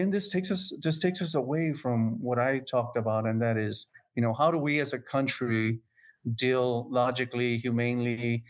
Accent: Texas, United States; being a Texan, being here in Texas

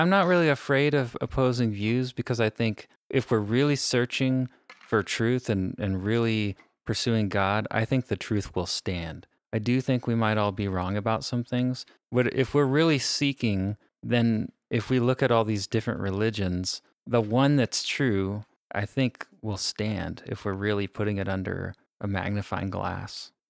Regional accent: United States; growing up in America

